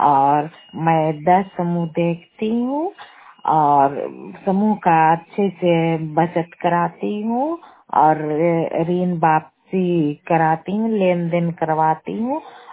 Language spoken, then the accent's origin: Hindi; Bhadwa, Bihar, India; मैं भादवा ग्राम के रहने वाली हूँ, नालंदा जिला के रहने वाली हूँ, उतरनामा क्लस्टर से का सदस्य हूँ। मेरा थाना रहुई है, जिला नालंदा है